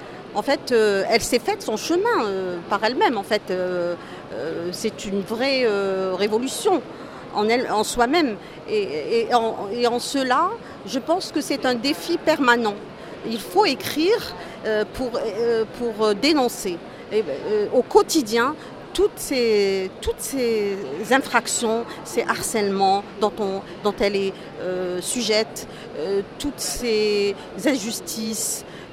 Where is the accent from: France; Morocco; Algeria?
Algeria; je suis algérienne, je suis de formation ingénieure agronome